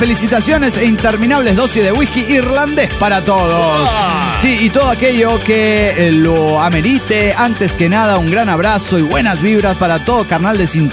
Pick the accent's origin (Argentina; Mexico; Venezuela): Mexico; mi tierra querida